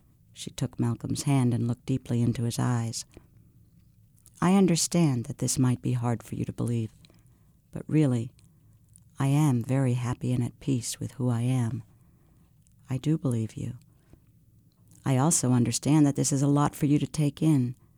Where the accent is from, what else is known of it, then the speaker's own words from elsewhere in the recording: Samoa; now in United States; I was born a male in Samoa. I was called Fafafine, which is considered a third gender there. My family treated me like a girl, and I fulfilled the role of daughter. When I moved to the United States